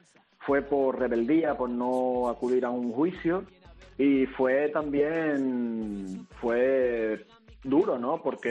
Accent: Seville, Andalusia, Spain; accent: seseo; como yo nací en Sevilla y me crié con sevillanos, le aspiramos la Z es del ceseo.

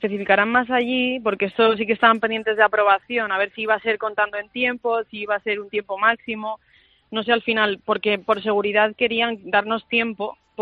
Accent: Burgos, Castile and León, Spain; Así que soy de Burgos, pero no, ya no he vivido tanto frío por allí.

